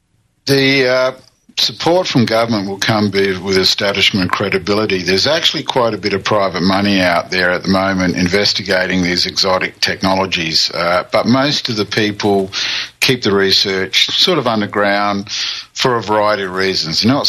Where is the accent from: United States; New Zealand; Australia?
Australia; South Australia; In my home state of South Australia, they've now up to 28% wind power.